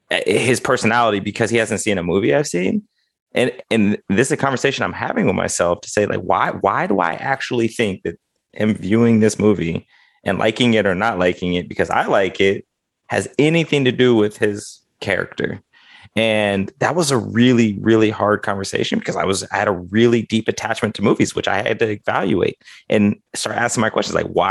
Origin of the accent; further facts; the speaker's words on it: Midwest, United States; I mean, for me, like, I was raised in the Midwest, and it was kind of like a get along to get along kind of scenario.